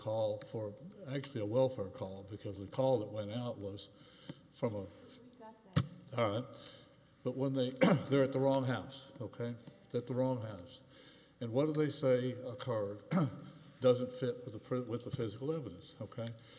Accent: Fort Worth, Texas, United States; from Fort Worth and representing the plaintiffs.

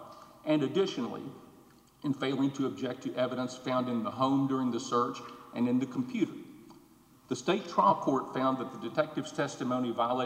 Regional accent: Houston, Texas, United States; from Houston.

